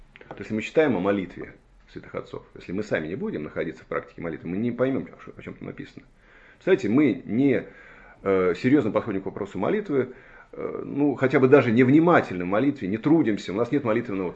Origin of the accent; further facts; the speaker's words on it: Moscow, Russia; я говорю, вот я из Москвы